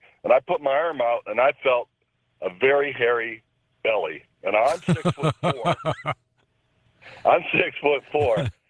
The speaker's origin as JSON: {"language": "English", "region": "Michigan", "country": "United States", "tie": "born or raised there", "said": "Well, I grew up on that lake, Loon Lake. We had a cottage there, my family"}